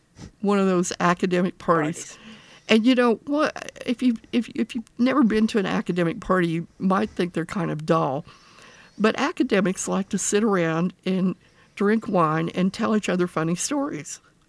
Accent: Promised Land, United States; I grew up in Promised Land, and my community is just like this commune.

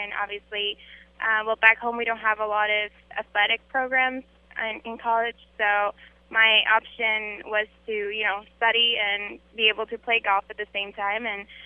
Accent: Colombia; moved away as an adult; now in United States; Yes, I did. I grew up in Colombia. All my family are over there, and I graduated high school in Colombia, and I just came to the States for college

